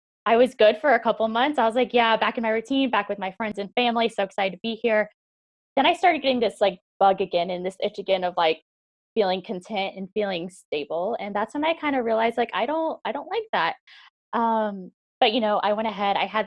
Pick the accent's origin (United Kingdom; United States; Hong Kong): United States; Kansas City, Missouri; back to my last semester at university, back to Warrensburg in Kansas City, I was so excited to be back home. I was ready to, you know, stay in Kansas City the rest of my life, be around my family and friends.